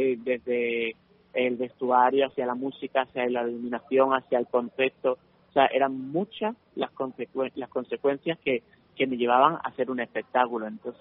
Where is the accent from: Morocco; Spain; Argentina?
Spain; Cádiz, Andalusia; now in Madrid, Spain; pues al final es de mi tierra, ¿no? Soy gaditano